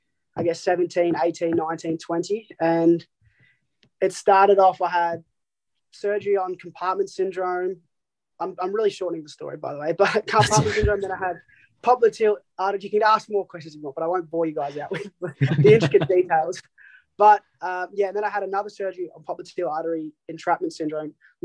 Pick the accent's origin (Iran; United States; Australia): Australia; McKinnon, Victoria; So I grew up in McKinnon, which is, like, you know, Sandringham area, Bayside area.